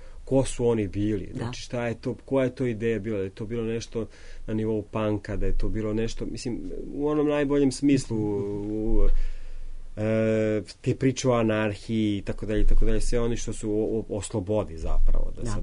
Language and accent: Serbian; Serbia; ja sam Srbin